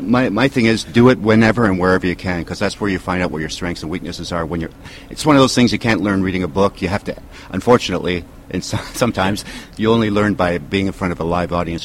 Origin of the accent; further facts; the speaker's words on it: Canada; as a Canadian, it meant nothing to me.